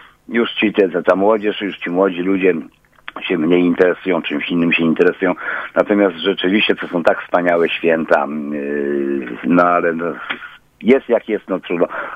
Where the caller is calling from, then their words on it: Wrocław, Lower Silesian Voivodeship, Poland; Ja z Wrocławia.